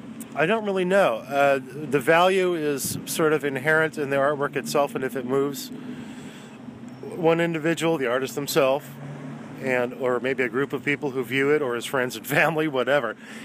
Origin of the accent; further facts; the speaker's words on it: Pinole, California, United States; now in Oakland, United States; Well, I was born in Oakland in 1961, and we moved to Pinole, the family did, in 1969. And I moved back here about 2 years ago